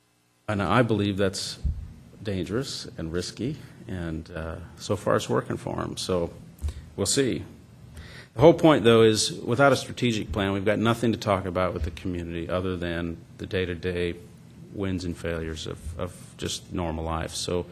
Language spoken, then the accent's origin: English; Florida, United States; born there; I was born in Florida, you know.